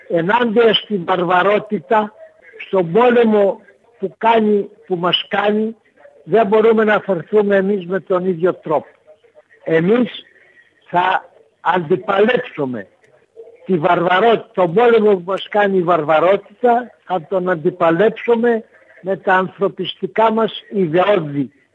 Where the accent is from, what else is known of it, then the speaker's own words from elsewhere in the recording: South Aegean, Greece; πολλοί Αυστραλοί έρχονται και στο χωριό μου και το βλέπουνε